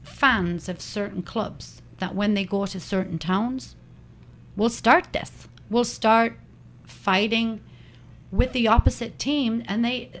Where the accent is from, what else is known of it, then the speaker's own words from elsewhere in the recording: England, United Kingdom; When I was growing up in England, but I was, you know, a kid. I'll say a kid. It was like I was around about 10 years old.